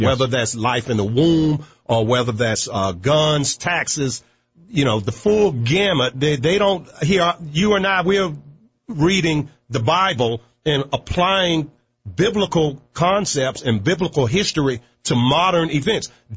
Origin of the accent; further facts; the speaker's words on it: Virginia, United States; running for the right to represent the 7th Congressional District of my home state of Virginia